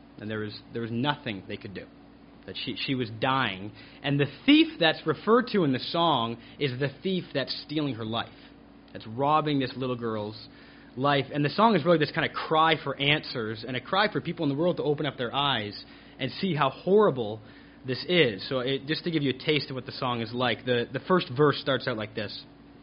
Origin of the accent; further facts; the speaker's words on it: Canada; I am Canadian, and growing up in Canada